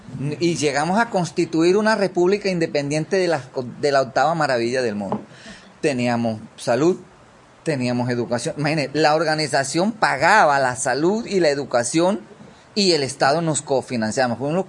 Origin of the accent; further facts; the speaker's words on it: Córdoba, Colombia; also born or lived in Antioquia; Yo nací en Antioquia, pero me crié en el sur de Córdoba, concretamente en lo que es la región del Manso, Llanos del Tigre, Sinú, sector Manso Tigre, Sinú.